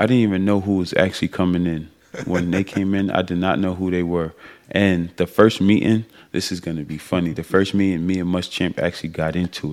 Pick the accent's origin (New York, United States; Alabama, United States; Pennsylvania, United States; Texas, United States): New York, United States; Because growing up in New York, like, football was not a culture. Like, we love basketball